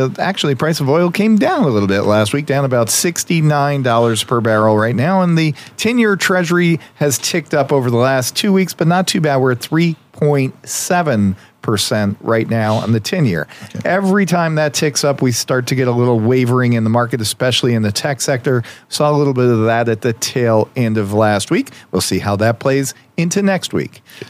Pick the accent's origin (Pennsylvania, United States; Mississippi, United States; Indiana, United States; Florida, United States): Pennsylvania, United States; Scranton; I'm not familiar with that, and I'm from North Main Avenue in Scranton, basically.